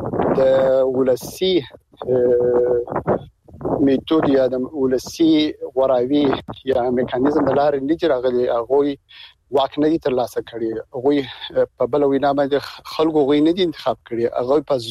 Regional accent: Afghanistan

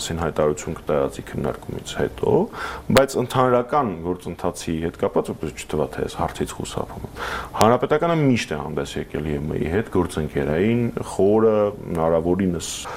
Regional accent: Armenia; ծնվել եմ եւ մեծացել եմ Հայաստանում

